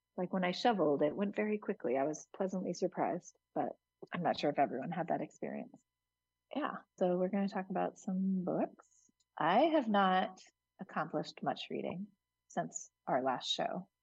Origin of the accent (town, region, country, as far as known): Hudson, New York, United States